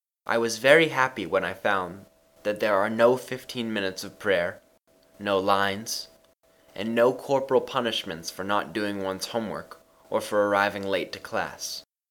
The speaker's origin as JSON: {"language": "English", "town": "Islamabad", "region": "Islamabad Capital Territory", "country": "Pakistan", "tie": "born or raised there", "said": "I was born in Pakistan, a country in Southeast Asia. I went to school in my city, Islamabad, for 10 years."}